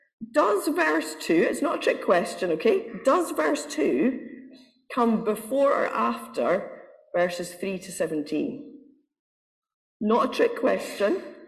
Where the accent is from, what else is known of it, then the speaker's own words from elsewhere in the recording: Scotland, United Kingdom; I'm Scottish, I like that.